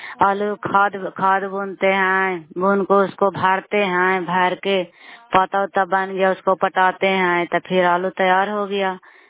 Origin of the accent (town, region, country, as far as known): Bihar, India